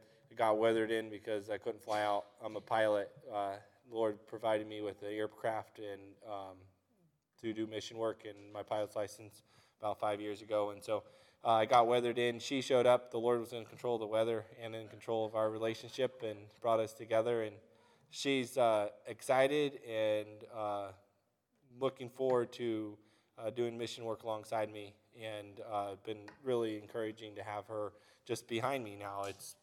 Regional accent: Alaska, United States; She's from Florida. I'm from Alaska. I've been in Alaska for 22 years.

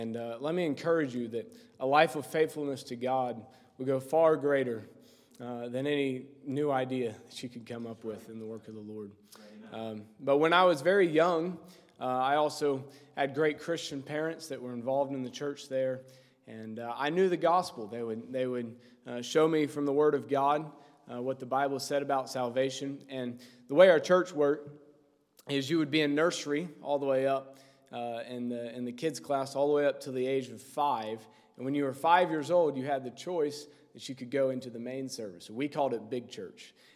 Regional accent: Knoxville, Tennessee, United States; I grew up in Knoxville, Tennessee, just like Wyatt there at the Temple Baptist Church, and under Pastor Clarence Sexton.

